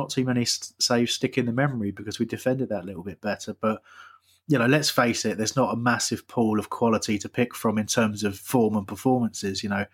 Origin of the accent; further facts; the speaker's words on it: Crawley, South East England, United Kingdom; I'm from Crawley, but I cannot emphasise enough how little I care for them.